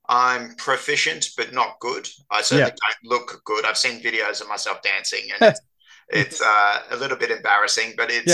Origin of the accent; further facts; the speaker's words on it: United States; I can remember when I was in year 5 or so. I grew up in America